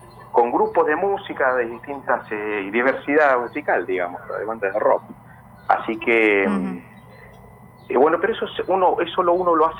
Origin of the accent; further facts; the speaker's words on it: San Martín de los Andes, Neuquén, Argentina; Yo soy de Neuquén, no soy de la provincia de Neuquén, y me he radicado de chico en lo que es San Martín de los Andes.